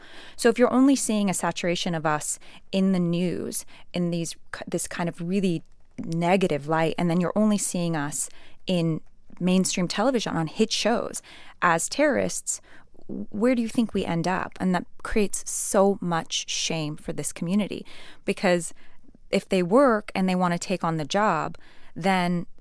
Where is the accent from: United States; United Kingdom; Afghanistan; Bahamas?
Afghanistan; I'd always kept true to where I was from. And I was like, "Yeah, I'm from Afghanistan."